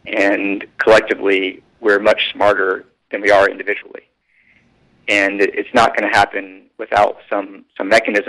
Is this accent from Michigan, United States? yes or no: no; Atlanta, Georgia, United States; now in San Francisco, United States; Atlanta, Georgia.